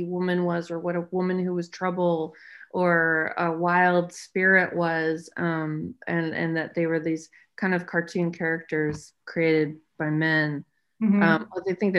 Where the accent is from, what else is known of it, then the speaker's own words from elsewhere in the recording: Los Angeles, California, United States; I grew up in Los Angeles